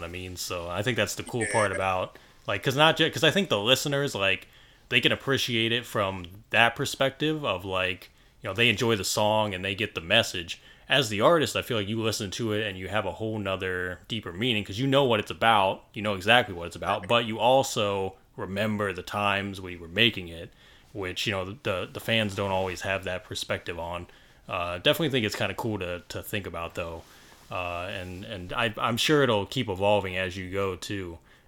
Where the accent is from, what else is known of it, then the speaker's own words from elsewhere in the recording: Alliance, Ohio, United States; And I'm not even from Canton, I'm from Alliance, so I can't even say Alliance, because that's super irrelevant.